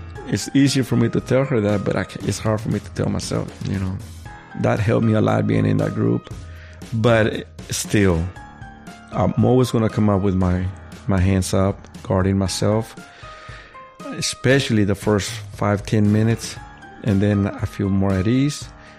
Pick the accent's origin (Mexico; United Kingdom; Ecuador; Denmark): Mexico; now in United States; I came from Mexico and all the things that happened to me at home.